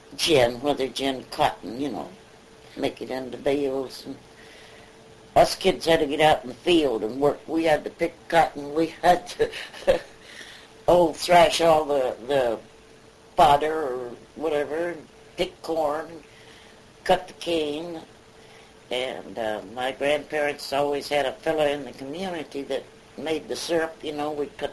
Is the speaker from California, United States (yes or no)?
yes; Santa Fe Springs, California, United States; born there; moved away as an adult; also born or lived in Texas; See, I was, my birth certificate says I was born in Texas, but I wasn't. I was born over here in Santa Fe Springs, California. But when I came out here, after I grew up and married and came out here